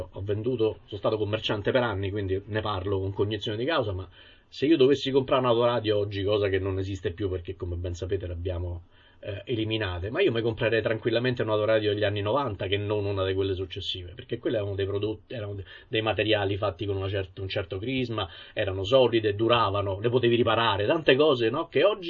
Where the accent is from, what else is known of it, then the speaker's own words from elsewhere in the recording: Rome, Lazio, Italy; E questo mi chiama chiaramente in causa, essendo romano.